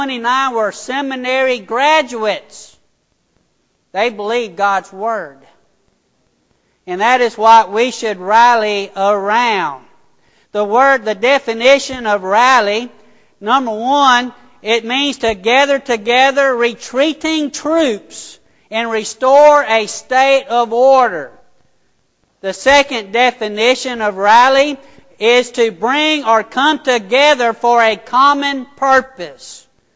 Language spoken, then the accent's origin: English; United States; And I'm an American, I'm a patriot